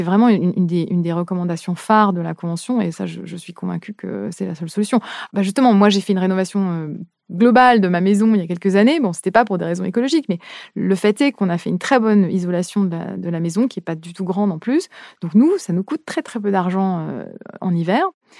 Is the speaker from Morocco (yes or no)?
no; France; Surtout en tant que Française, c'est vraiment, je trouve ça difficile.